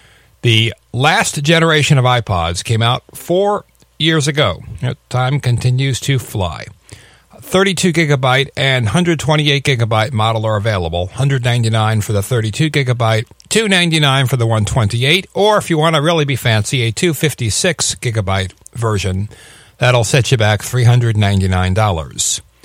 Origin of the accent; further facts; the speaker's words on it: United States; most importantly, being an American, we are quite intrigued by the potty mouth